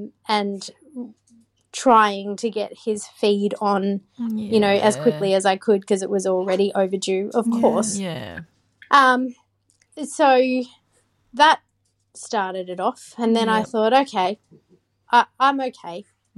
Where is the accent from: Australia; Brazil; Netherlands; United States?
Australia; Queensland; I'm from Queensland.